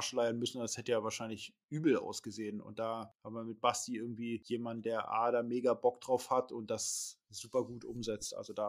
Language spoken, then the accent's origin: German; Northern Germany, Germany; Ja, aber was willst du als Norddeutscher machen?